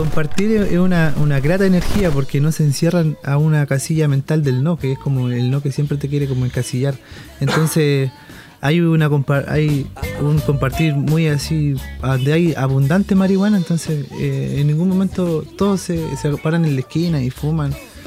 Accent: San Antonio, Valparaíso, Chile; born or raised there; also born or lived in Coquimbo

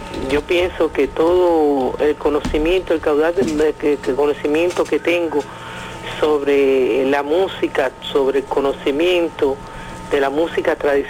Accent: Sancti Spíritus, Cuba; vine a hacer las conclusiones aquí a La Habana. Es decir, bebí de toda la fuente de Santi Espíritu musical, de toda esa formación académica, y entonces, nada, es mi ciudad natal.

